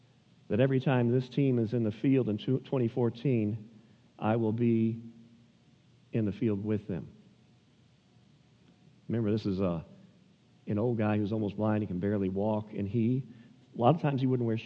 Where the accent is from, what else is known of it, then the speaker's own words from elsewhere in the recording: Florissant, Missouri, United States; I grew up in Florissant, member of Parker Road Baptist Church.